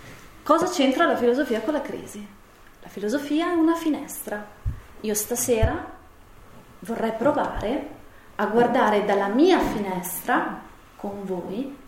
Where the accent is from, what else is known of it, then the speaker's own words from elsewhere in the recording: Umbria, Italy; moved away as an adult; Io sono umbra e mi sono trovata a dover andare all'estero per portare avanti il mio mestiere